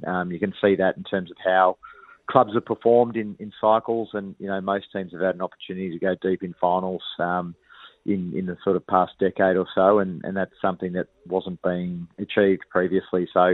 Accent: Bendigo, Victoria, Australia; As someone who was born and raised in Bendigo, I think that would be an outstanding thing.

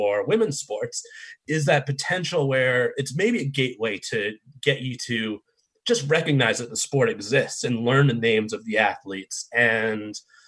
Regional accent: Boston, Massachusetts, United States; I grew up, you know, in the Boston, U.S. area, and I grew up rooting for, born and raised in Boston, diehard Boston, all four sports

